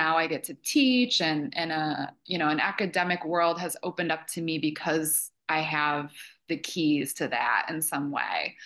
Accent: Midwest, United States; I had never lived in the South when I moved down there, so it was a great experience for me as a Midwesterner to live in a different region of the country

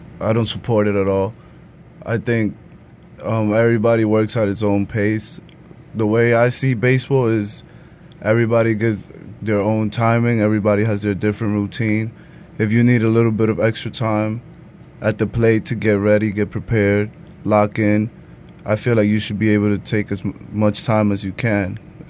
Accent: Manhattan, New York, United States; born there; I, on the other hand, was a Yankee fan because I was born in Manhattan.

